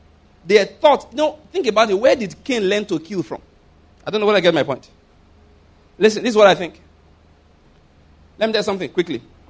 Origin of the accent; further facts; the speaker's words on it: Ondo, Nigeria; I said, I'm from Ondo State, my wife's from Delta, my children are from Enugu.